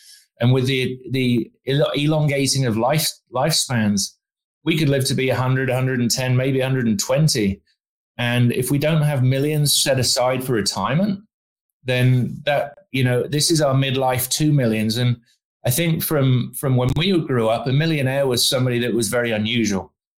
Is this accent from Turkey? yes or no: no; United Kingdom; now in Arizona, United States; I'm from Arizona. I'm British, but I've been living in Arizona since 2005.